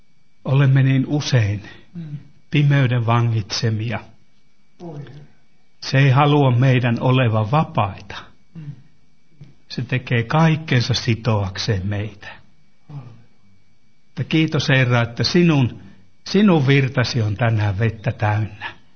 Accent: Suolahti, Central Finland, Finland; minunkin seurakunnassani ja kotikaupungissani Suolahdessa

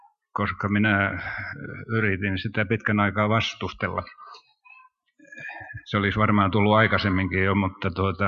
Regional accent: Joensuu, North Karelia, Finland; also born or lived in Vyborg; Karjala on ehkä oikea sana, juuret on vähän hajallaan täällä. Minä olen syntynyt Viipurissa ja käynyt koulun etupäässä Joensuussa. Isä oli Rääkkylästä ja äiti Tohmajärveltä, eli Pohjois-Karjalasta, niin voisi ehkä sanoa, että juuret on keskimäärin Parikkalassa.

